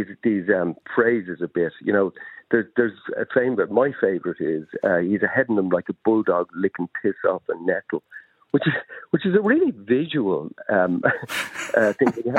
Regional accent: Ireland; because we are Irish

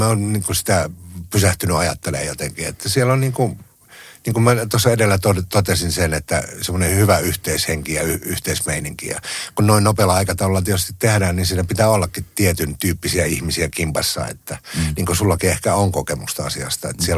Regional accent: Eastern Finland, Finland; kuin Itä-Suomesta silleen, josta nyt ei niin hirveästi niitä pyrkijöitä aina ollut, ja se oli sitten mun kotiseudulla aika iso juttu

